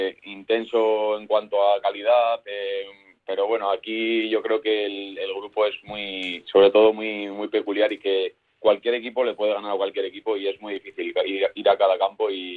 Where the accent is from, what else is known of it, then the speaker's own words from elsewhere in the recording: Zaragoza, Aragon, Spain; es también el fútbol aragonés, que de donde soy yo, de Zaragoza.